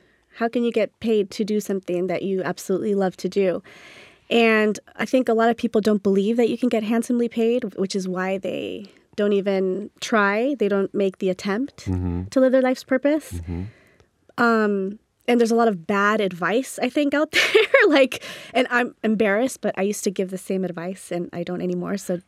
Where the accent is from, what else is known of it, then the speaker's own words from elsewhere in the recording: Sicily, Italy; growing up, you know, in Sicily, because I grew up partly in Sicily.